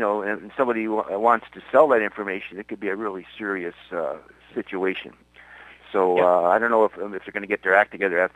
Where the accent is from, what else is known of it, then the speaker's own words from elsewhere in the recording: Thunder Bay, Ontario, Canada; You know, as a kid growing up in Thunder Bay, Canada, I wanted to be a Mountie at one time.